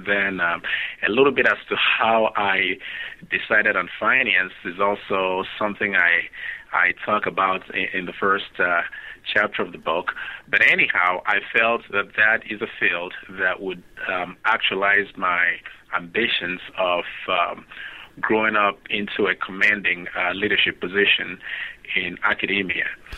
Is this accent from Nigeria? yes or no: yes; Nigeria; now in Chicago, United States; I grew up in the early 60s in Nigeria, so I was a child that was a victim of the Nigerian Civil War between 1966 and 1970